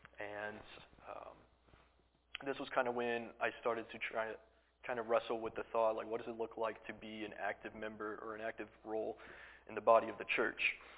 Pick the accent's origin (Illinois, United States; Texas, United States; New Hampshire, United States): Texas, United States; Needville; So growing up, I grew up in Houston, Texas, like an hour south of it in a little town called Needville. I usually just say Houston, though, because people know where that's at.